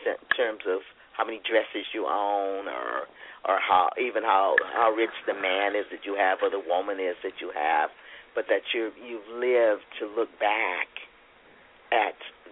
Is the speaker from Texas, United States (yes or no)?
no; Hawaii, United States; just watching the brown people and their response to no, I'm Hawaiian.